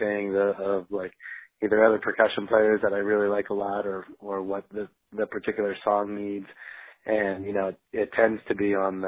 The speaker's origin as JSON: {"language": "English", "town": "North Miami Beach", "region": "Florida", "country": "United States", "tie": "born or raised there", "also_born_or_lived": "San Diego", "moved": "as an adult", "said": "I'm originally from Miami. I grew up in North Miami Beach. Yeah. And I ended up right after high school, going into the Navy. And that's what got me out to San Diego and the West Coast."}